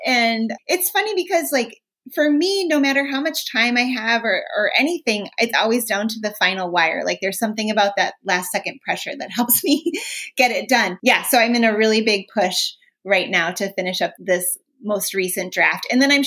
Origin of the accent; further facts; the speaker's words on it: Minnesota, United States; I'm from Minnesota. Hockey's a huge here.